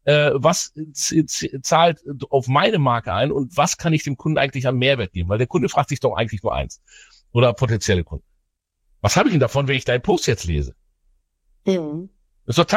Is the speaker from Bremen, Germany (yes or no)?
yes; Bremen, Germany; So, jetzt komme ich aus Bremen, ja.